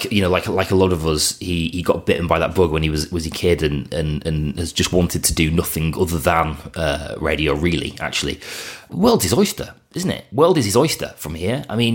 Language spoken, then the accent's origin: English; Bolton, North West England, United Kingdom; it is etched into our birth certificates when we're from Bolton that we have to support fellow Boltonians at every turn.